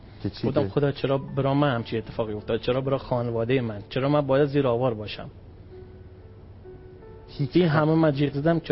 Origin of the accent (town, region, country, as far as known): Bam, Kerman, Iran; now in Kerman, Iran